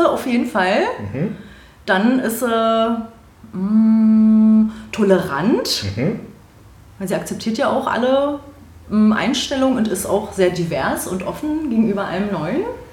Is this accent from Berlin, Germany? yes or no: yes; Berlin, Germany; habe Migrationsgeschichte, türkische. Aber ich sehe auch ganz viele Parallelen tatsächlich. Ich bin auch gebürtige Neuköllnerin, bin hier geboren und aufgewachsen, nicht zur Schule gegangen. Ich kann auch Berlinern, wie eine Irre.